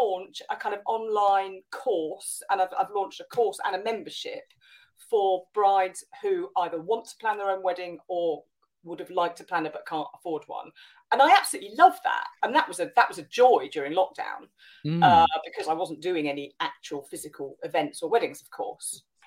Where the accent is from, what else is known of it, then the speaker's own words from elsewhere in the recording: South East England, United Kingdom; I grew up on the Isle of Wight, so I get islands